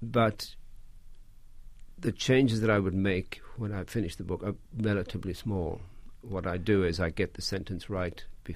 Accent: Ireland; Yeah, English doesn't feel to us like our first language.

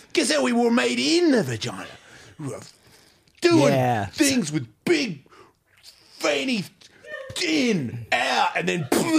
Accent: Australia; maybe it's because I'm from Australia

